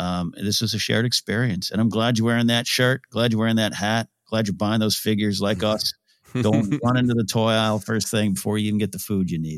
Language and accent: English; California, United States; Also, I'll be in my hometown, Central Coast, California, on November 4th and 5th